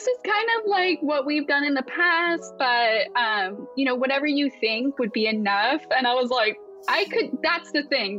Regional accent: Asheville, North Carolina, United States; I was born very close in South Carolina, but growing up, like, we moved around a lot. Mm-hmm. And so, we moved to the Asheville area in 1998.

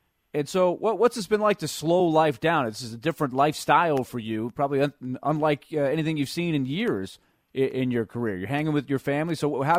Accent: New York, United States; And I grew up in New York for a time.

